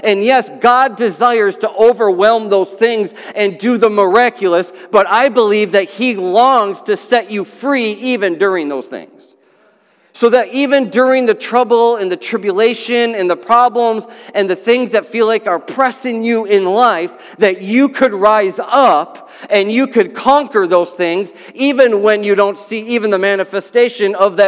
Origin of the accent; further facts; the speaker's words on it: Philadelphia, Pennsylvania, United States; But I come from the Philadelphia area, and one of the teammates that's on the Philadelphia 76ers, his name's Joel Embiid.